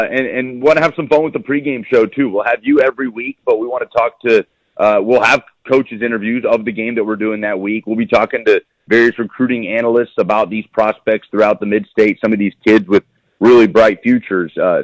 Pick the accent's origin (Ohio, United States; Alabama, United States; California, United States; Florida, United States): Alabama, United States; Birmingham; also born or lived in Nashville; I was born in Nashville, but kind of grew up and went to high school in Alabama at Oak Mountain High School in Birmingham. And you're right, high school football is a big deal down there.